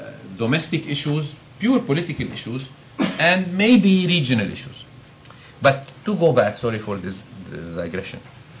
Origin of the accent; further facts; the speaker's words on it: Lebanon; when I grew up in Lebanon, we used to have a lot of comedy shows.